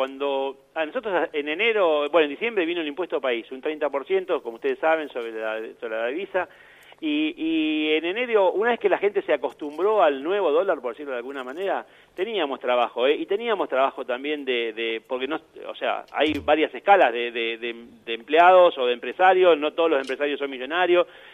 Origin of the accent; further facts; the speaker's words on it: La Plata, Buenos Aires Province, Argentina; Soy de La Plata.